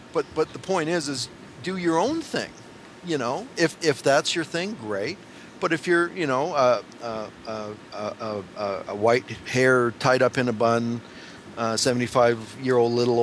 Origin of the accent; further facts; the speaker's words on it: Canada; okay, I'm a Canadian. I am the one red-blooded Canadian male who doesn't play hockey.